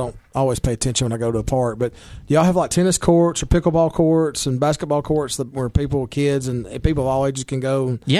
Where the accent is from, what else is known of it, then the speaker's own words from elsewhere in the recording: Baxter, Tennessee, United States; Well, I'm from Tennessee. Well, what part? Well, around Cookeville. You know, I always say Baxter. That's where I'm from.